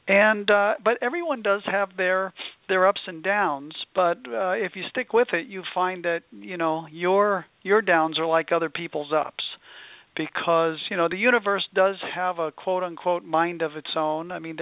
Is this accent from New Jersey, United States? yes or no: yes; New Jersey, United States; moved away as an adult; now in California, United States; I came to California from New Jersey as a young man more than 30 years ago.